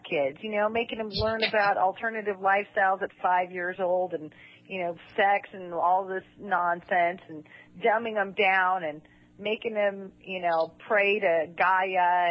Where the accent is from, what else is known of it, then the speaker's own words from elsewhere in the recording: United States; I mean, I was brought up as an American